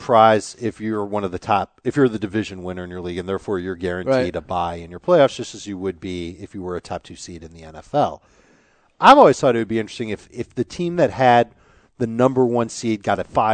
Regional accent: Winnipeg, Manitoba, Canada; I am from Winnipeg, Canada.

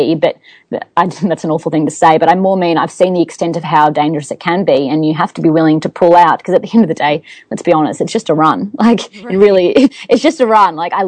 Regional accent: Australia; And being an Australian, I thought, okay, that doesn't sound good.

